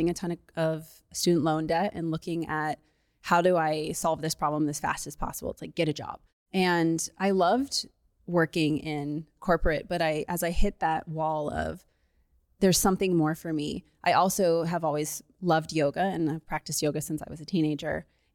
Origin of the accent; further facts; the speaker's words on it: Colorado, United States; And I'm from Colorado.